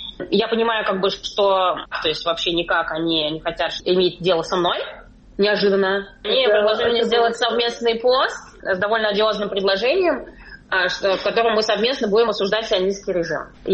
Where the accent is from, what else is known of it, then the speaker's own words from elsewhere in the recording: Israel; я как бы из Израиля, у меня вот такая позиция.